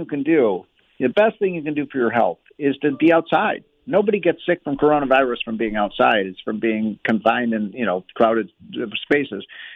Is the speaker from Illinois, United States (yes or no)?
yes; Illinois, United States; my home state of Illinois